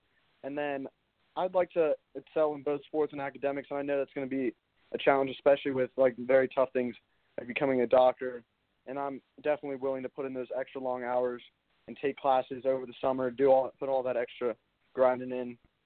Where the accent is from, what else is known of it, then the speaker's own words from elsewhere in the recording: Mount Pleasant, South Carolina, United States; I come from a close Catholic family, born and raised in Mount Pleasant, South Carolina, and currently attend Wando High School.